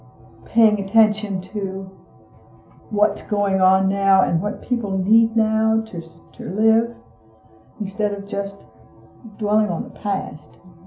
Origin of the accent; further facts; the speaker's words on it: Virginia, United States; We did not, when I was growing up in Virginia, we did not look down on black people at all